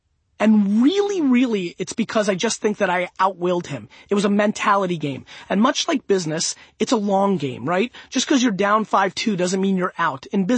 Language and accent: English; New York, United States; I mean, I'm very lucky. I grew up in the New York area. Our teams don't move